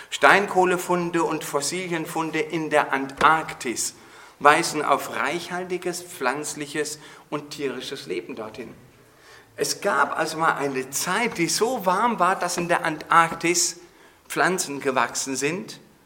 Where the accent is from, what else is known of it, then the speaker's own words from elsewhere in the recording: Burgenland, Austria; Bis vor 8 Jahren oder vor 10 Jahren bei uns im Burgenland durch unser Dorf ein Tornado gegangen ist und hat eine Schneise durch das Dorf geschlagen